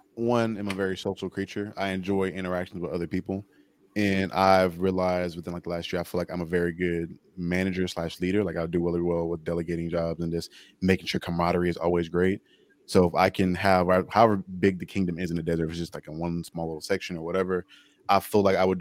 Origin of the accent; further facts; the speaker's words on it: the South, United States; For everyone that doesn't know, I'm from the South, so I'm used to like small town, Southern hospitality where everybody knows each other